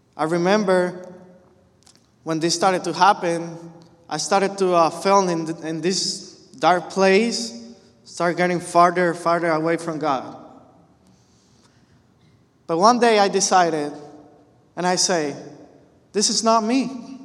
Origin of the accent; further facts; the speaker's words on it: Puerto Rico; I was raised and born in Puerto Rico. I was raised in church all my life.